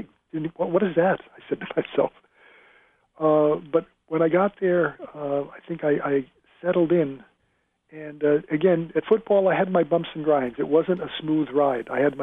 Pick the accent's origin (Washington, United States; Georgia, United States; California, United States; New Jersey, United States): New Jersey, United States; Manville; My hometown was located about 16 miles from Princeton, and Princeton and my hometown were such different worlds. My hometown is Manville, New Jersey, otherwise known as the Asbestos City.